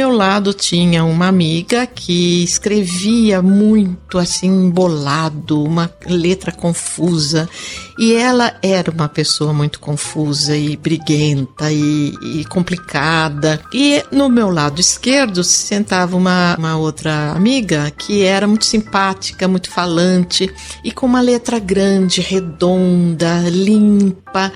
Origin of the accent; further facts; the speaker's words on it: Franca, São Paulo, Brazil; E eu sou de Franca, sou do interior, e quando eu vim estudar em São Paulo